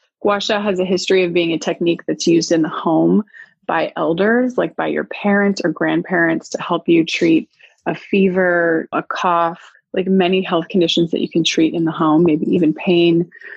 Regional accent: New Mexico, United States; So yes, I went to California. I'm from New Mexico. So going to school on the East Coast was like already like a leap.

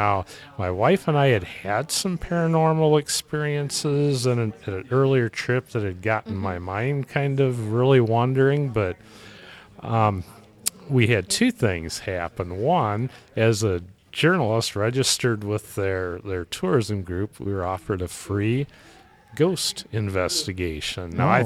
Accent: Ohio, United States; I said, well, my grandson, Connor, and I are from Ohio.

